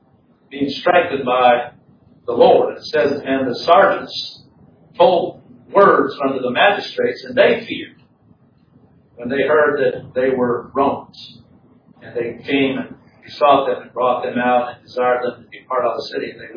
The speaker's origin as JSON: {"language": "English", "country": "Chad", "tie": "born or raised there", "second_language": "English", "said": "in some other countries, the one I grew up in Chad, that has over 250 different."}